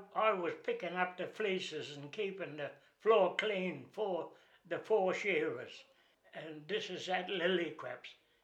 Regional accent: Black Hill, South Australia, Australia; born there; they had to bring me up from Black Hill on the River Murray, you know, Black Hill, Congolia, and bring me up in a horse and trap.

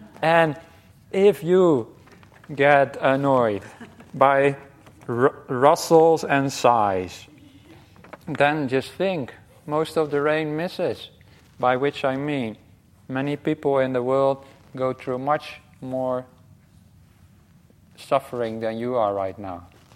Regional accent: Rotterdam, South Holland, Netherlands; I'm from Rotterdam.

